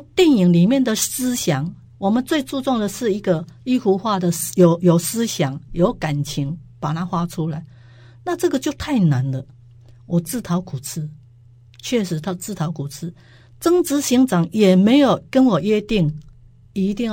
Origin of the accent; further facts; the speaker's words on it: Taiwan; 说因为我们台湾人台湾这边好像都是用油画来画这个电影嘛